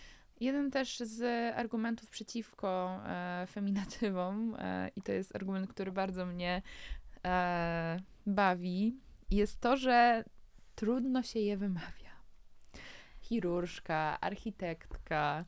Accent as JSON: {"language": "Polish", "town": "Szczecin", "region": "West Pomeranian Voivodeship", "country": "Poland", "said": "Jestem ze Szczecina."}